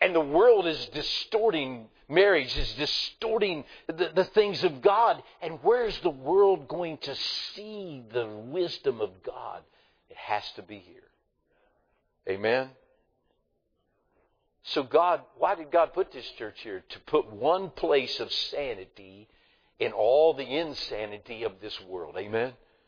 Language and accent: English; West Virginia, United States; I mean, listen, I'm from West Virginia. Go ahead and say amen. I mean, I speak two languages. I speak hillbilly and English, and I'm not too sure about English, amen.